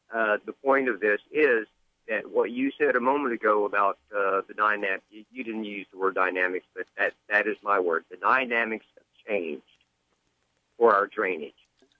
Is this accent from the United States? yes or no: yes; Chicago, Illinois, United States; born there; I was born in Chicago, so maybe I should go back to the Windy City.